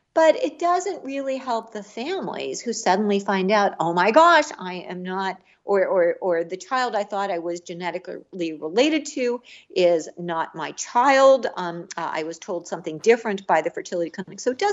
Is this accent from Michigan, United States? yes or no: no; Missouri, United States; for example, to, I don't know, my home state of Missouri